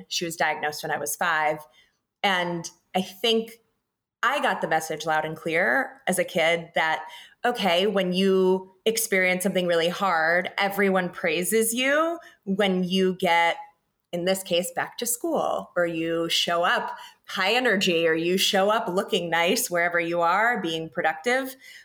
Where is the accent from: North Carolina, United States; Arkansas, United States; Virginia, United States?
North Carolina, United States; And I got to come home to North Carolina and serve my home state, which was a privilege.